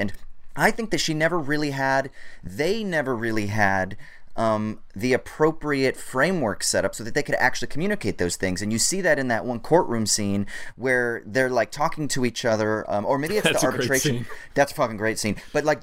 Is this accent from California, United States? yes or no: yes; California, United States; Growing up in Orange County, it was the car, right?